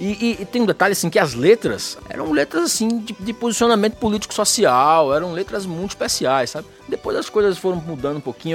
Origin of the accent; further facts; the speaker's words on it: Bahia, Brazil; eu cresci ali na Bahia, eu nasci nos anos final dos anos 70, cresci ali na Bahia dos anos 80